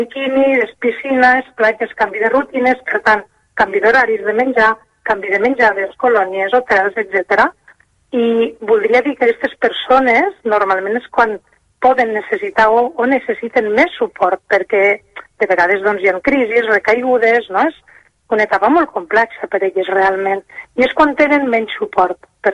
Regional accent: Tremp, Catalonia, Spain; jo soc de Tremp, per tant, aquí al territori tenim molt pocs recursos.

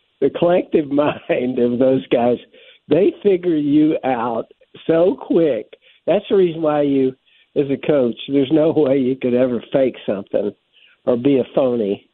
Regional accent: North Carolina, United States; I grew up in North Carolina. The only football team we could get on TV was the Redskins.

